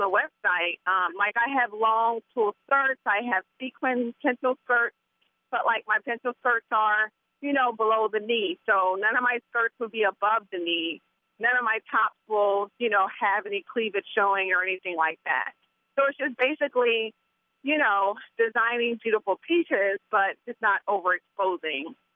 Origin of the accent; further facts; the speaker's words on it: Dayton, Ohio, United States; now in New York City, United States; I'm originally from Dayton, Ohio.